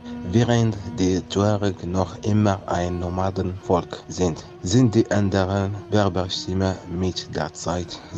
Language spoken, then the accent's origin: German; Algeria; Ich komme aus Algerien. Ich bin 26 Jahre alt.